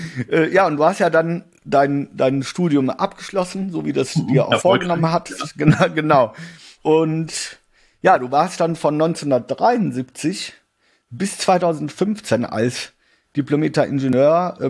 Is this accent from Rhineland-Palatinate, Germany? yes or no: no; Wuppertal, North Rhine-Westphalia, Germany; wenn jemand dann einen fragt, sag mal, woher kommst du eigentlich, ne? Und ich dann sagte, Wuppertal, Germany, da merkte man dann doch, dass die Leute mit der Stadt was verbinden.